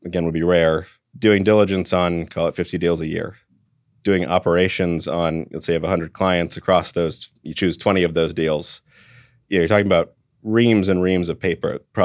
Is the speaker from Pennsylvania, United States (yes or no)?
no; San Francisco, California, United States; I grew up in San Francisco, coming of age during the dot-com boom and bust.